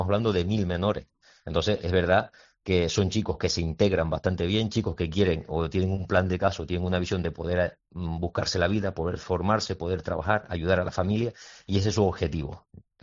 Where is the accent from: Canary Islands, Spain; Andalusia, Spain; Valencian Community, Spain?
Canary Islands, Spain; Puerto de la Cruz; Mira, justamente yo soy del puerto de la Cruz